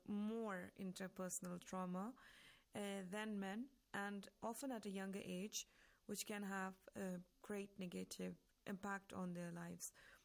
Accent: Jammu and Kashmir, India; English is a second language; now in Iran; I am from Kashmir, which is under Indian administration. And I have been living in Iran for some past 9 years now.

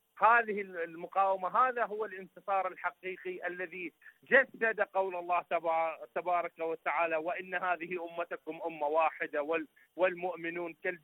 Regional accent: Iraq; من العراق.

